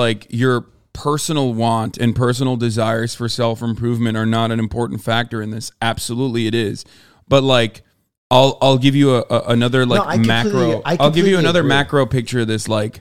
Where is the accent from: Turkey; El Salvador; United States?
Turkey; I'm Turkish. I'm growing up in Turkey. There isn't like from a upper class, like privileged, affluent family.